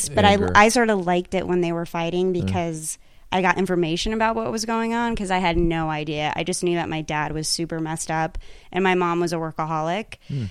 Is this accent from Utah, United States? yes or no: no; Pueblo, Colorado, United States; I grew up in Pueblo, Colorado.